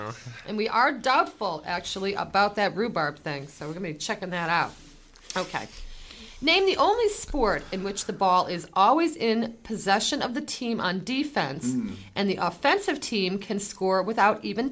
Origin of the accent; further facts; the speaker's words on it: Detroit, Michigan, United States; Okay, now certainly Jerry and I grew up in Detroit.